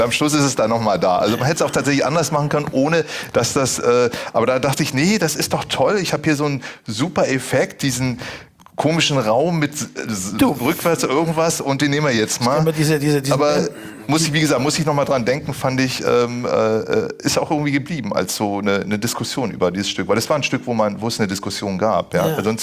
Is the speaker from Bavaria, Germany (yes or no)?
no; Berlin, Germany; das kenne ich als Berliner auch